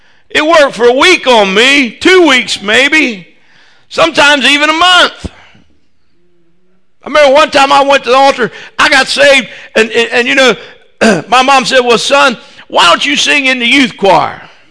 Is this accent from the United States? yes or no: yes; Marietta, United States; The church I grew up in Marietta